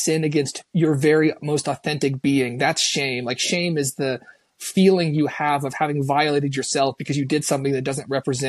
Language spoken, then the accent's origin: English; Kansas, United States; whatever sort of roots I have growing up in Western Kansas